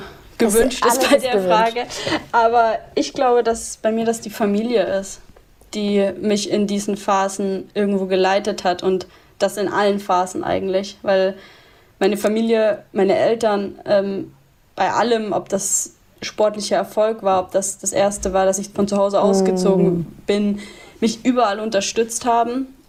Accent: Würzburg, Bavaria, Germany; born there; also born or lived in Munich / Freiburg; now in Cologne, Germany; weil da ist es egal, ob ich irgendwie in Würzburg, wo ich geboren bin, ob das dann in München war, ob es in Freiburg ist, ob es jetzt in Köln ist

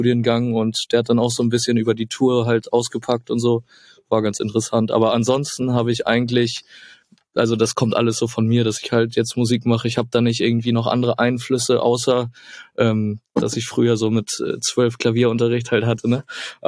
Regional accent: Germany; ich bin ein Junge vom Dorf so. Ich komme aus der Nähe von Hamburg, aber ein kleines Dörfchen so.

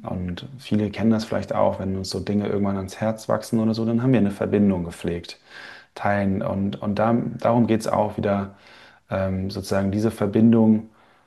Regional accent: North Rhine-Westphalia, Germany; in Köln oder in Krefeld, wo ich aufgewachsen bin

